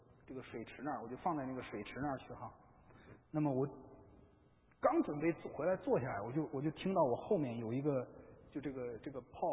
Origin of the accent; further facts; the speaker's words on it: China; 那我中国人嘛哈